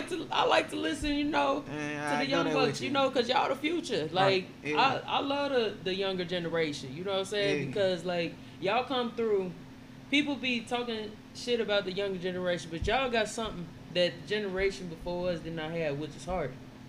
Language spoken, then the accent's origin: English; Indiana, United States; I'm from Indiana first, okay?